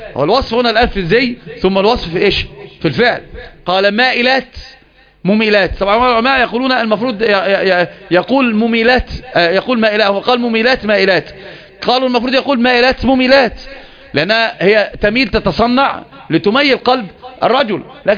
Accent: Upper Egypt, Egypt; لكن الحمد لله أنا صعيدي والصعيدة كلهم من جزيرة العرب

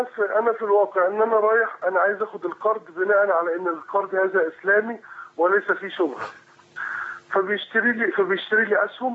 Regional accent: Egypt; now in Saudi Arabia; أنا مواطن مصري مقيم في السعودية ومعايا أسرتي ومعايا أولادي

